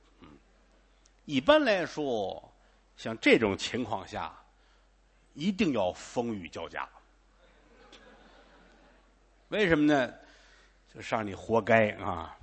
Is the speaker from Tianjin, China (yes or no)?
yes; Tianjin, China; 这个我小的时候在天津，我父亲是警察，那会儿我妈身体不好，天天我爸爸带着我上班